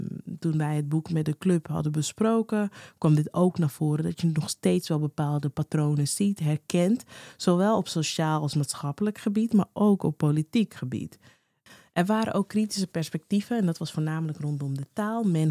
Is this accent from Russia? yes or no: no; Curaçao; Ik ben zelf ook van Curaçao en ik ben er ook mee opgegroeid.